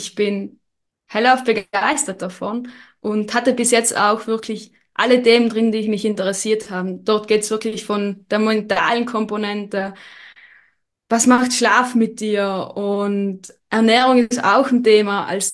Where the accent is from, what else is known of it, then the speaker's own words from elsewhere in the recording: Trentino-Alto Adige, Italy; Das ist vielleicht auch ein bisschen der Nachteil, wenn man als Südtiroler in Innsbruck studiert, weil man dann doch die Haustür ganz schnell wieder erreichen kann.